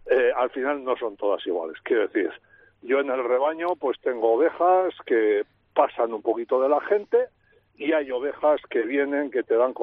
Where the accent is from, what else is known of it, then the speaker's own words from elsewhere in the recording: Bilbao, Basque Country, Spain; nosotros también somos urbanitas, quiero decir que nosotros aquí aparecimos, somos de Bilbo, y aquí aparecimos hace como 17 años.